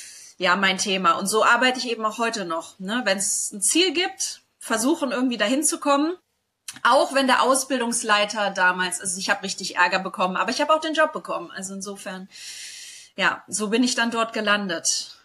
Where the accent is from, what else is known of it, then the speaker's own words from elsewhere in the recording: Solingen, North Rhine-Westphalia, Germany; Also ich komme aus Solingen, das ist jetzt kein kleines Dorf, aber das ist jetzt auch nicht der Nabel der Welt.